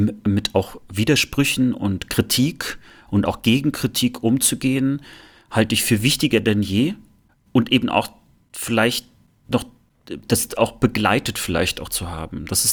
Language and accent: German; Rostock, Mecklenburg-Vorpommern, Germany; Und bei uns in Rostock, in Lichtenhagen gegenüber, war das sogar so krass, dass das Gymnasium zwei Schülerzeitungen hatten.